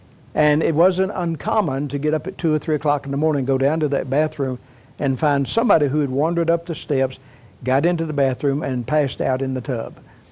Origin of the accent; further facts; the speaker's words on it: Atlanta, Georgia, United States; When I was growing up, born and raised in Atlanta, we moved 16 times in the 19 years I lived at home.